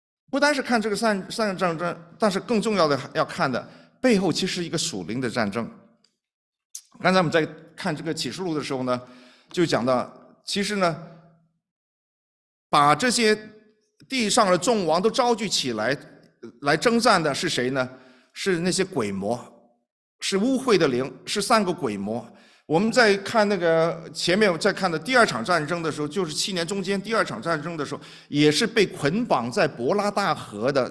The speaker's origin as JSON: {"language": "Chinese", "country": "China", "said": "但是只要有点理由的话，都会支持中国的，因为我是中国人了。"}